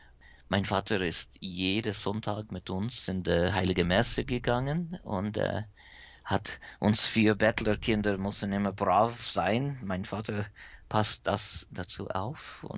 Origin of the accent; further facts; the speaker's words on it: Helvetia, West Virginia, United States; So, ich bin aufgewachsen in den Bergen, in ein sehr evangelisches Gebiet. Und Helvetia, mein Heimatdorf da, ist gegründet 1869, so kurz nachdem West Virginia eine Stadt geworden ist. Ist auch sehr evangelisch. Fast alle die Siedler, mein Vaters Familie auch, waren aus Bern oder Berner Oberland.